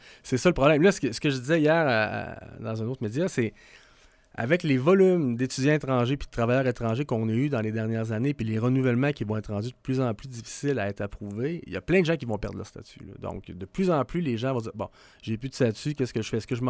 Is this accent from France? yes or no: no; Cameroon; now in Canada; Je viens du Cameroun, c'est un vrai cas. Et là, finalement, ben, je suis atterri directement au Québec